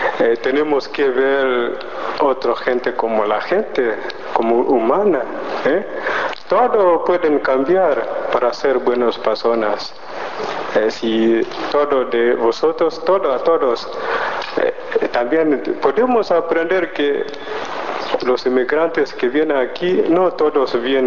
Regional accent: Kenya; Spanish is a second language; Como yo estoy aquí para estudiar, probablemente voy a volver en mi país para ayudar a otros. En mi país tenemos españoles que viven en Kenia, ¿sí?

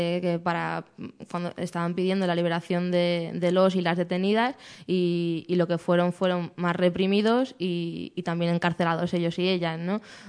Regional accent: Alcorcón, Community of Madrid, Spain; Pues que somos de Alcorcón, es normal que estemos en nuestro barrio, ¿no?

